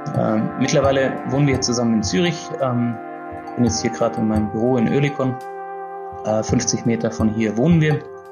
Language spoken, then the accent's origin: German; Reutlingen, Baden-Württemberg, Germany; moved away as an adult; also born or lived in Riedlingen / Munich; now in Switzerland; Gebürtig bin ich in Riedlingen, aufgewachsen in Reutlingen, Studium in München. Seit über 12 Jahren in der Schweiz bin ich.